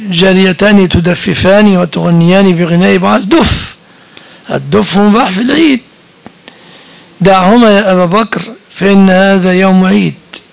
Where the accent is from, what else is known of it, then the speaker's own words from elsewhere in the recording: Egypt; انا اذكر وانا صغير كان الحال في مصر هنا